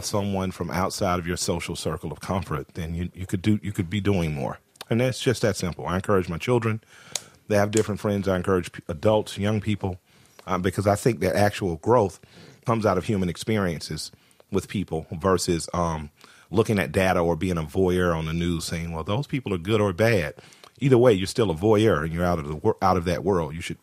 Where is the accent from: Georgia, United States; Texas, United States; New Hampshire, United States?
Georgia, United States; Atlanta; I'm from Atlanta, the capital of the strip club